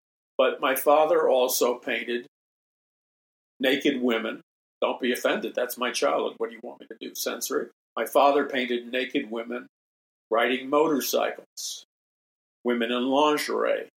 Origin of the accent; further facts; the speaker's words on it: New York City, New York, United States; also born or lived in Columbia, Missouri; growing up in New York City, I attended the University of Missouri in Columbia, Missouri